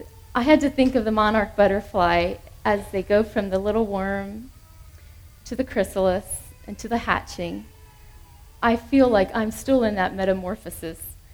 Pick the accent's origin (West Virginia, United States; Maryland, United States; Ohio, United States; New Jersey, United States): Ohio, United States; Minerva; from Minerva, Ohio.